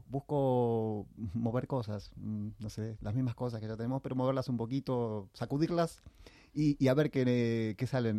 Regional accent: Buenos Aires, Argentina; si bien soy de Buenos Aires, nunca había actuado allí.

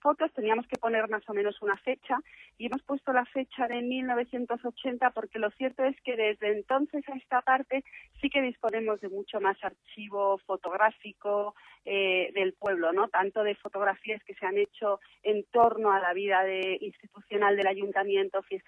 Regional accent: Madrid, Community of Madrid, Spain; born there; now in Las Rozas, Spain; Pero yo no soy roceña de nacimiento, yo nací en Madrid

